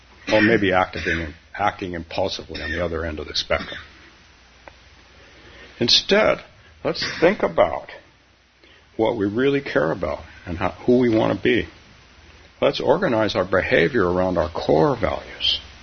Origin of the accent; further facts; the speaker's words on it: Palo Alto, California, United States; Palo Alto, my hometown in California.